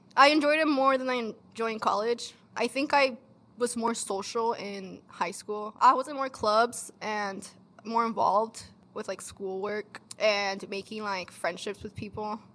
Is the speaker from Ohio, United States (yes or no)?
no; Salinas, California, United States; I am from Salinas, California, 2 hours south from UC Berkeley. I am Mexican. I am Mexican-American. Race, unsure of. I don't know. You gotta ask the census. Yeah. I don't really identify as, like, white. I mean, I am Mexican-American. I was born in the U.S.